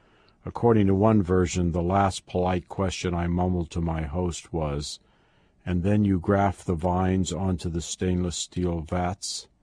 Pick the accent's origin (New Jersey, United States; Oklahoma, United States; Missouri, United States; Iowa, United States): Missouri, United States; Kansas City; now in New York, United States; When I was growing up in Kansas City, I didn't know about people drinking wine at meals that were not being eaten in celebration of a major anniversary.